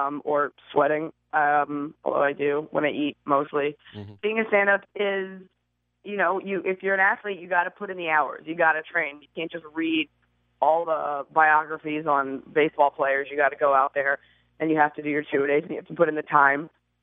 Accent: Texas, United States; I only grew up in the one place. But I will say, growing up in Texas, you know, we're the only state that provides 2 years of our own state history.

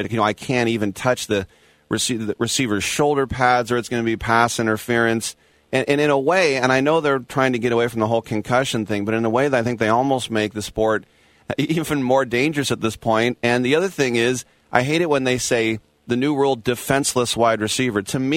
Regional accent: Richmond, California, United States; as an East Bay native, I'm from Richmond, California, and I grew up with Chris Farr

